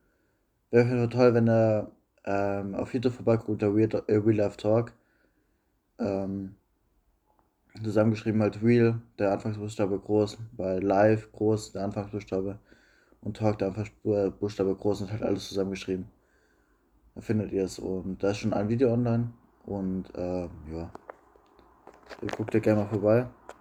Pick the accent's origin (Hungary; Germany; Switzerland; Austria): Germany; Bavaria; ich bin aus Bayern, in der Nähe von Nürnberg